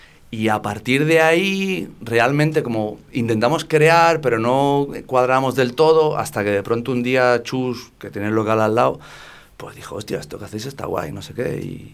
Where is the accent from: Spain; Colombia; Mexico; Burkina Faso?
Spain; Málaga, Andalusia; moved away as an adult; now in Vitoria-Gasteiz, Spain; yo no soy de Gasteiz, soy malagueño, pero me vine a vivir aquí hace como 13 o 14 años.